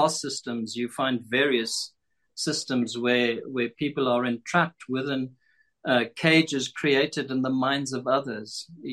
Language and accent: English; South Africa; I was born in the year in which South Africa declared its independence unilaterally from Britain